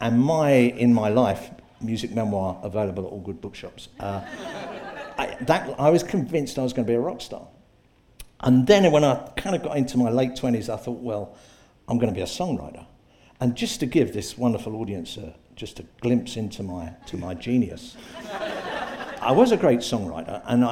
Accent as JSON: {"language": "English", "town": "Hull", "region": "Yorkshire and the Humber", "country": "United Kingdom", "said": "You know, I'm from Hull. We'd have lost the three Hull seats if it wasn't for stupid Farage putting up candidates."}